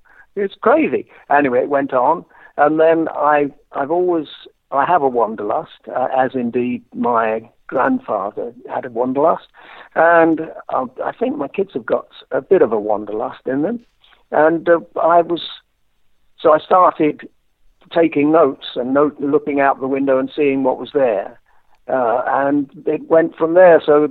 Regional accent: Waltham Cross, East of England, United Kingdom; I grew up in Waltham Cross. It's sort of where we all grew up … a great many others … even. We grew up in a place called Waltham Cross, which became a sort of hive of activity musically.

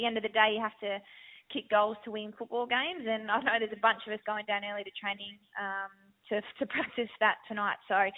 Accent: Victoria, Australia; I grew up in Victoria, so I've been in WA for almost 5 years now

